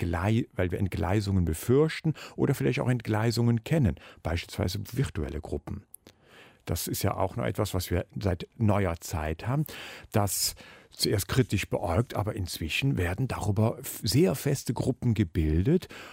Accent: Eifel, Germany; als Kind groß geworden in der Eifel

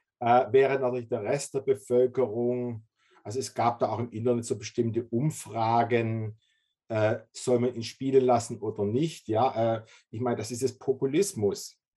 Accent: Australia; wir verstehen uns einerseits als Australier, aber wir haben immer 2 Herzen in unserer Brust

